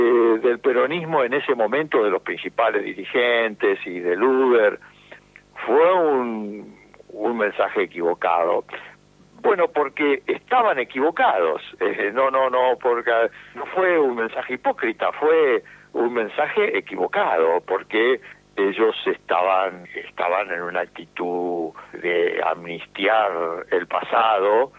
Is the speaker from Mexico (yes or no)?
no; Argentina; recomponer la convivencia entre nosotros como argentinos